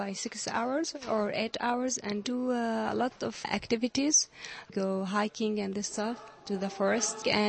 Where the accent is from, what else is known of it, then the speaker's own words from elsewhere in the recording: Syria; English is a second language; now in Czech Republic; I'm from Syria.